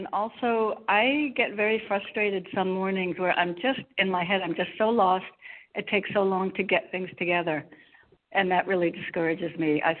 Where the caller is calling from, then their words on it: Connecticut, United States; in Connecticut.